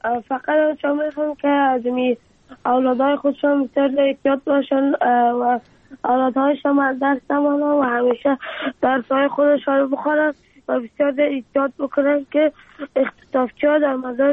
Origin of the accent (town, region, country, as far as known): Afghanistan